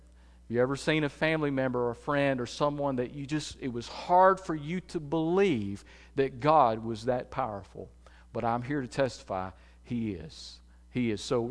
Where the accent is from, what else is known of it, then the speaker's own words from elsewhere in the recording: Alabama, United States; I was raised in Walker County, Alabama. Don't hold that against me. If you go there, just watch out. It's an interesting place. And it's an old coal mining area.